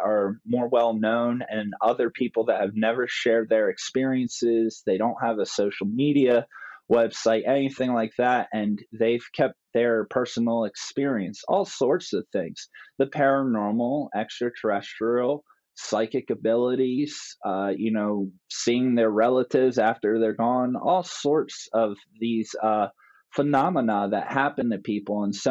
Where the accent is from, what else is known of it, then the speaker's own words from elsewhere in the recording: New Jersey, United States; I grew up here in South New Jersey. When I was around 17 years old, I got heavily involved with the church, believe it or not.